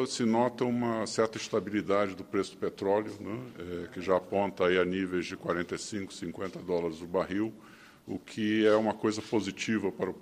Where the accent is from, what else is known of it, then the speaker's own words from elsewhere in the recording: Rio de Janeiro, Brazil; me lembra muito a minha cidade natal, né, do Rio de Janeiro